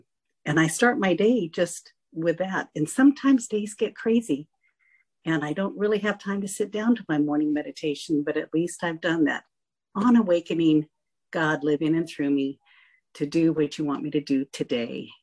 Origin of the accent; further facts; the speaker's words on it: Byron, Georgia, United States; from Byron, Georgia. That's right in the middle of the state of Georgia.